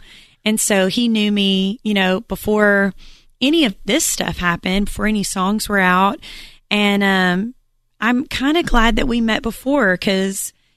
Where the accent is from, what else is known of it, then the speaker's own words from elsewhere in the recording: Muscle Shoals, Alabama, United States; We're getting married down in Muscle Shoals, my hometown down in Alabama, and getting married in August.